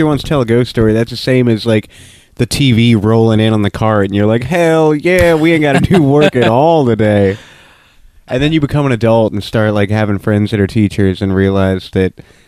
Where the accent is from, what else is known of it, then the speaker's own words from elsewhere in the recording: South Carolina, United States; where I grew up in South Carolina, they would do that with, like, our local legends and shit.